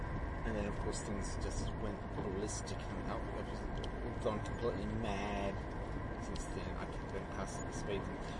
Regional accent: Melbourne, Victoria, Australia; I sort of remember in Melbourne, growing up in Melbourne, and in the 70s

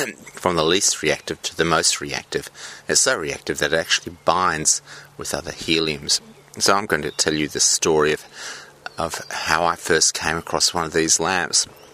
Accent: South Australia, Australia; I grew up in South Australia, and South Australia that I grew up was a much more country place, a much more friendly place than the big city of Melbourne that I grew up in.

